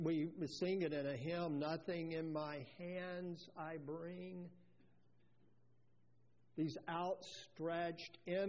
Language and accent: English; Tennessee, United States; Now, I grew up in East Tennessee, so I know a thing or two about rocks.